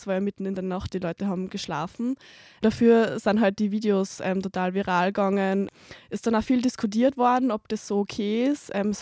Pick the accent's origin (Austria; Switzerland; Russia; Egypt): Austria; Styria; ich bin aus dem Ausseerland